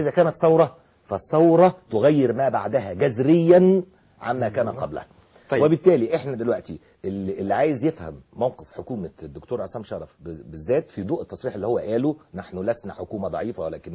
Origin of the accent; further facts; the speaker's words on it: Egypt; كمان لنا خصائص احنا كشعب مصري